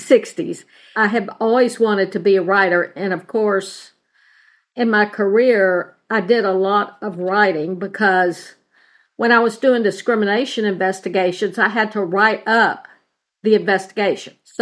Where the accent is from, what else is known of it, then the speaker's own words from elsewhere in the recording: Baytown, Texas, United States; Oh, no. I grew up in Baytown, Texas.